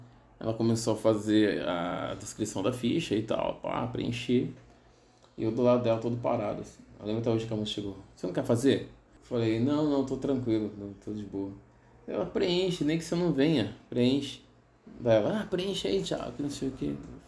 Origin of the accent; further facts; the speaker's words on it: Bragança Paulista, São Paulo, Brazil; Sou ator, tenho 39 anos, sou de Bragança Paulista e é isso.